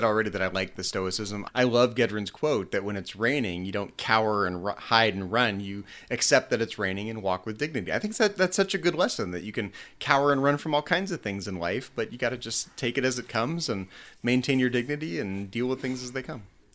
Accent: California, United States; I'm from the Bay Area.

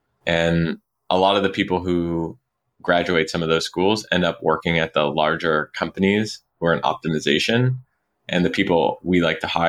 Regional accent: Montreal, Quebec, Canada; I grew up in Montreal, Canada. I ended up dropping out of school.

